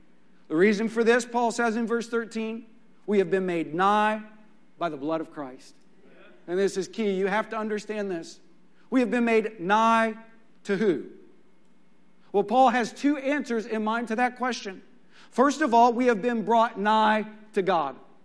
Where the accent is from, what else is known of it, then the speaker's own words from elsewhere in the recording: Texas, United States; For me, my history was growing up in West Texas, where it was common for white folks to use racial slurs, to treat black people and Hispanics as if they were inferior.